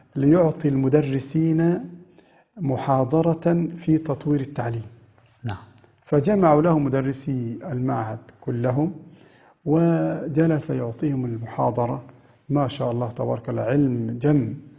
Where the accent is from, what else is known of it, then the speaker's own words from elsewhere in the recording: Egypt; عندنا في مصر